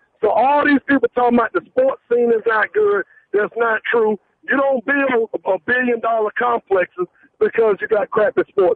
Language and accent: English; Atlanta, Georgia, United States; I'm from the A. I'm from the West Side, homie.